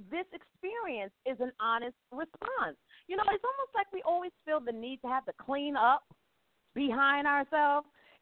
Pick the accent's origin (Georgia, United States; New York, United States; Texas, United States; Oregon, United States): New York, United States; Brooklyn; Like, I grew up in Brooklyn, New York. Everything fascinated me.